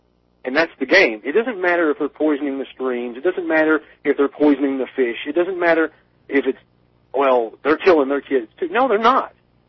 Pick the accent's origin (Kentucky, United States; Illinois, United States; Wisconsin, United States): Kentucky, United States; Corbin; I grew up in Corbin, Kentucky, and, you know, the only claim to fame was Harlan Sanders.